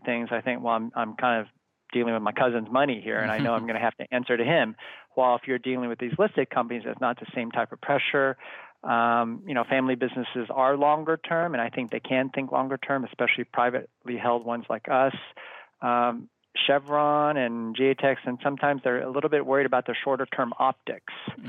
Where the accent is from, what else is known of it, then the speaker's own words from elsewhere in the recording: United States; I was born and raised in the States.